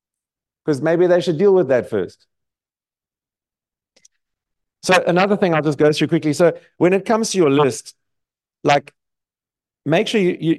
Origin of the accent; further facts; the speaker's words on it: Durban, KwaZulu-Natal, South Africa; Someone who comes from this area of Durban, because I'm from Durban